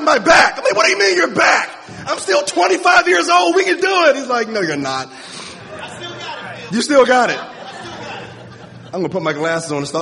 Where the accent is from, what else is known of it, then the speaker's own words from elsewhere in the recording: Baltimore, Maryland, United States; I'm from Baltimore. And I went home.